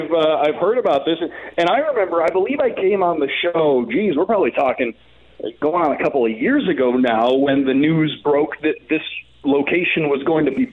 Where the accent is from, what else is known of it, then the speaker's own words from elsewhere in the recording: Detroit, Michigan, United States; I grew up in the Detroit area, and that's why we had a lot of White Castles around